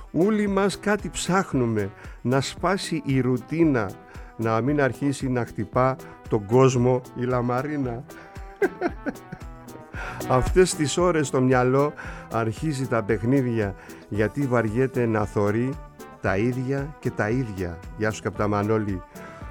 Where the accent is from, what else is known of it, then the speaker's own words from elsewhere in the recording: Kasos, South Aegean, Greece; επειδή είμαι από την Κάσου